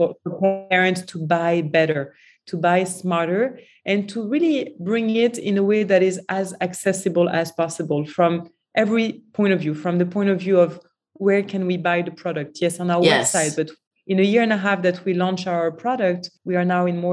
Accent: France; now in New York, United States; I always try to take the way I grew up in France and implement as much as I could here in the city.

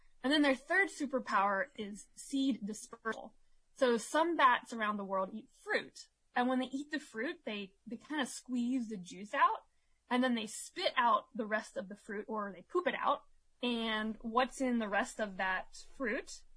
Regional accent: Ohio, United States; And that's when I decided for my project to build bat houses and put them up in a local park where I grew up in Ohio.

